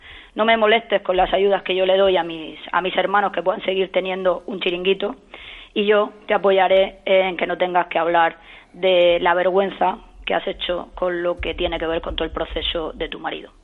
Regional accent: Orihuela, Valencian Community, Spain; yo soy de Orihuela, del sur de esta comunidad, una castellanohablante, y nos sentimos absolutamente discriminados y perseguidos

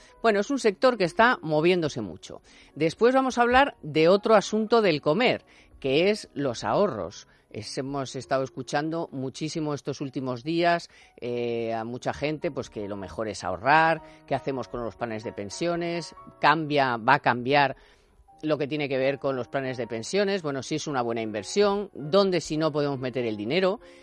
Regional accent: Spain; como españoles

